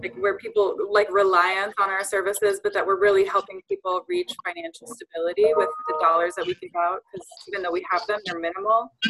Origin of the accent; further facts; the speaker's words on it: Philadelphia, Pennsylvania, United States; from Philadelphia.